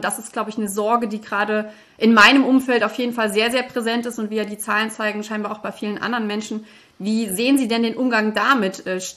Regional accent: Thuringia, Germany; ich als Thüringerin

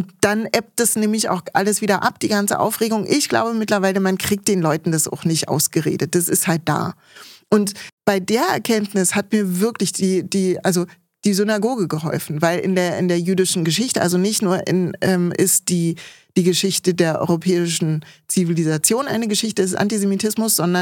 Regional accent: Berlin, Germany; Also für mich als Berlinerin ist Jiddisch auch einfach sehr liebevoll

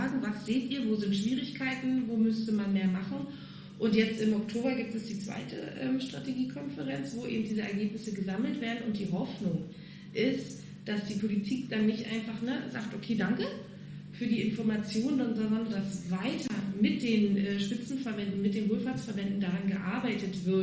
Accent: Germany; born there; Ich bin sehr froh, in Deutschland zu leben und geboren zu sein.

